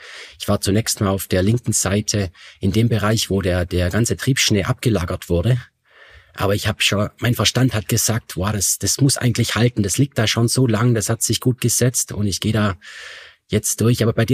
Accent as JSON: {"language": "German", "town": "Reutlingen", "region": "Baden-Württemberg", "country": "Germany", "tie": "born or raised there", "also_born_or_lived": "Allgäu", "lives_now": "Feldkirch, Austria", "said": "Ich lebe in Feldkirch. Zuvor habe ich im Allgäu gelebt, in der Nähe von Kempten. Und gebürtig bin ich aus Reutlingen und dort bin ich auch aufgewachsen."}